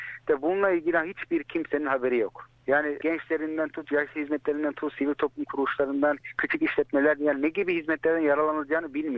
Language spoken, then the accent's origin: Turkish; Melbourne, Victoria, Australia; Melbourne doğumluyum. Evli ve 16 aylık bir oğlum var. Aynı zamanda bir çocuk babasıyım. Bütün hayatımı doğduğum günden beri Victoria'da, özellikle Hume bölgesinde geçirmiş biri olarak